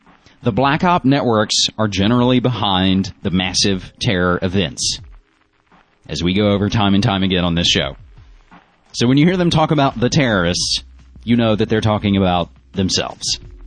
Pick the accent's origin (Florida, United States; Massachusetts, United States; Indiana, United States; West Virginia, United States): West Virginia, United States; the shame of my home state of West Virginia